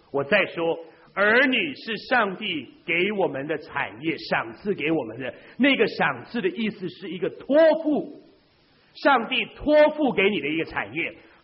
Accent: China; 这叫我们中国人讲有样学样嘛

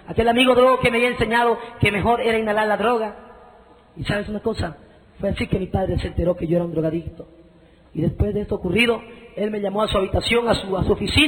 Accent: Santa Cruz, Bolivia; born there; Nací en Santa Cruz, Bolivia.

